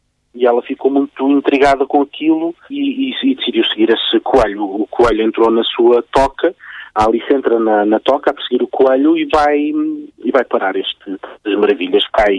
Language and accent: Portuguese; Faro, Portugal; moved away as an adult; now in Lisbon, Portugal; sou algarvio, tenho 33 anos, fui viver para Lisboa em 2003